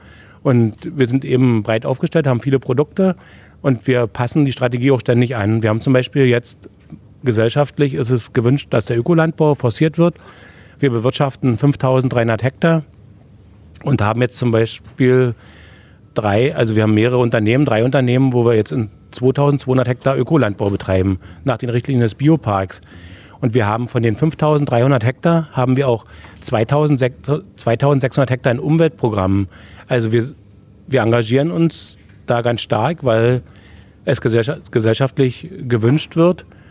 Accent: Straupitz, Brandenburg, Germany; Na, zur Gurke kommt man im Spreewald als Kind. Also ich bin aus Straupitz und das gehörte alles mit dazu.

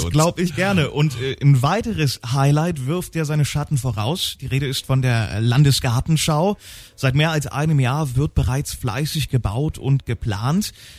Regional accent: Potsdam, Brandenburg, Germany; ich als Potsdamer freue mich schon auf das neue Freibad

